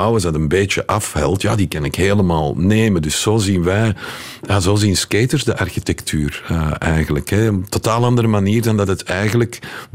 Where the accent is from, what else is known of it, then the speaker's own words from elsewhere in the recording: Leuven, Flemish Brabant, Belgium; Ik ben opgegroeid in Heverlee Hills, Leuven.